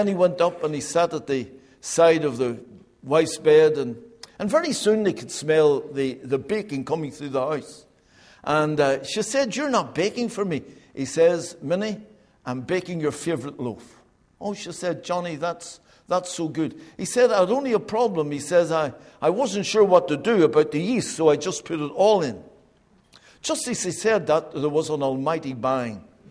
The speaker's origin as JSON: {"language": "English", "town": "Belfast", "region": "Northern Ireland", "country": "United Kingdom", "tie": "born there", "said": "I was born on the Donegal Road area of Belfast. I was born into a good home, not a Christian home."}